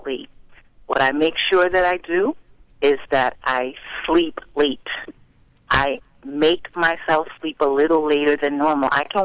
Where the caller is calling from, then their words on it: Paterson, New Jersey, United States; I'm calling from Patterson, New Jersey.